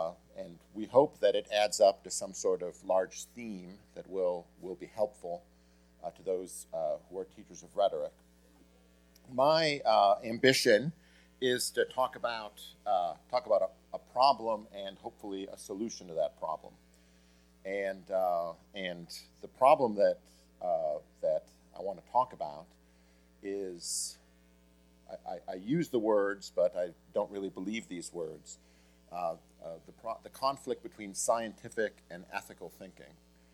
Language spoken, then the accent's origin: English; Boise, Idaho, United States; I am from Boise, Idaho. I teach at Boise State, and I'm on the board at the Ambrose School in Boise.